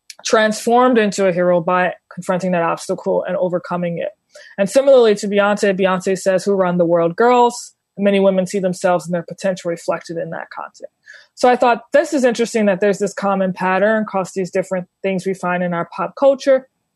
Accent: New Orleans, Louisiana, United States; So I'm from New Orleans originally, and I grew up in a very atypical Christian family.

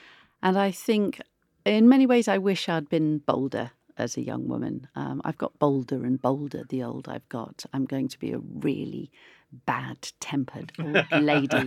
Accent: Oakham, East Midlands, United Kingdom; also born or lived in Melton Mowbray; It was Oakham. I was born in Melton Mowbray.

